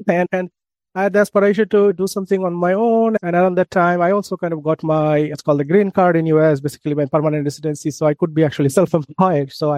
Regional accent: Bangladesh; English is a second language; moved away as an adult; now in United States; So I was born and raised in Bangladesh, came to United States as a PhD student in 2009.

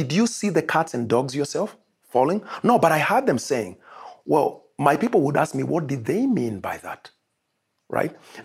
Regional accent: Kenya; But I am here, and I originate from Africa. I come from Kenya, as we have discussed.

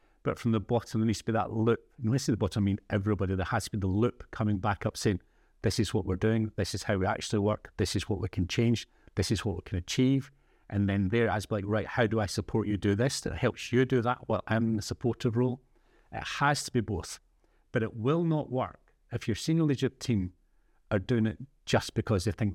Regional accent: Motherwell, Scotland, United Kingdom; That's right, Motherwell. I'm from Motherwell.

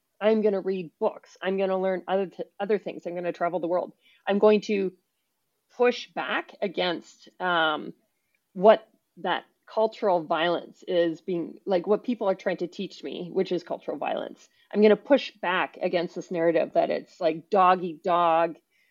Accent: Canada; I'm dual Canadian American citizenship, but culturally, you know, much more Canadian, having been born and raised there.

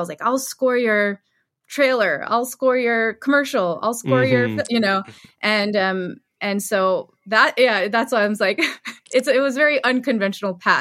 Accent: Maryland, United States; I was born in Maryland in a very small town.

